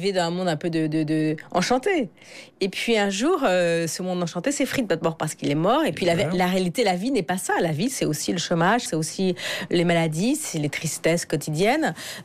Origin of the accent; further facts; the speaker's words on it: France; Je suis une petite fille d'immigrée, je ne l'oublierai jamais, je ne l'oublie pas, ça fait partie de ma vie. Mais je ne suis pas coupable, je suis française